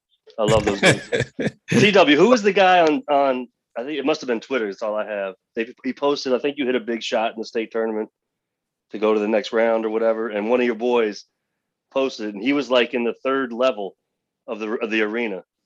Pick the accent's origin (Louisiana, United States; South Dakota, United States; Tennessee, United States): Tennessee, United States; Fayetteville; I'm from Fayetteville, Tennessee, so like 7,000 people.